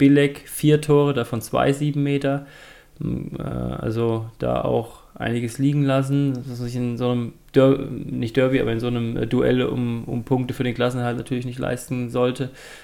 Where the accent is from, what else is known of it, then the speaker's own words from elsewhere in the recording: Suhl, Thuringia, Germany; meine Heimatstadt Suhl in Südthüringen liegt ja an der Grenze zu Bayern, zu Franken in Coburg